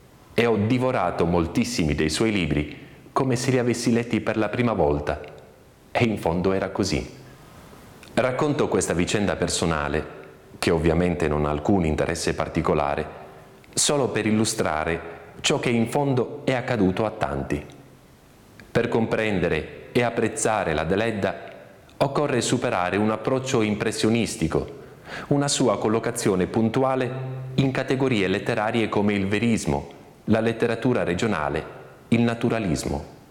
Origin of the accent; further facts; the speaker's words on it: Sassari, Sardinia, Italy; da sassarese e quindi cittadino di una città che allora si considerava e forse era colta